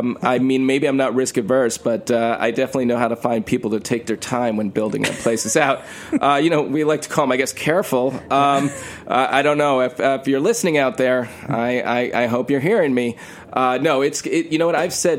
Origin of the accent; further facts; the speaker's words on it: New York City, New York, United States; I grew up in New York my whole life. I'm a New Yorker.